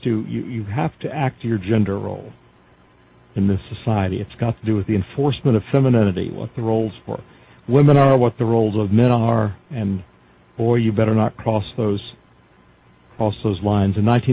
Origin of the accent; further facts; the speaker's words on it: Florida, United States; I'm so used to hurricanes being the disaster because I grew up in Florida.